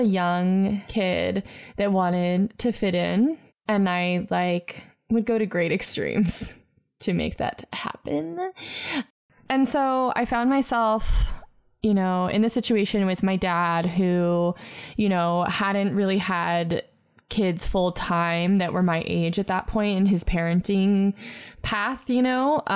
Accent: Michigan, United States; So, so I grew up in Michigan. Like, I don't even know if our water drinkable.

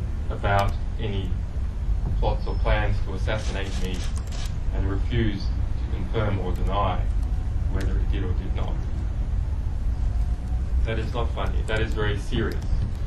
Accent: Australia; He also stated that as an Australian travelling overseas, they would attempt to revoke my passport.

